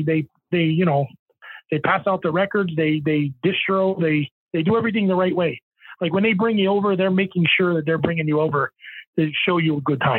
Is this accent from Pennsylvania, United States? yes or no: yes; Nanticoke, Pennsylvania, United States; headlining? we're from Nanticoke, you know what I mean?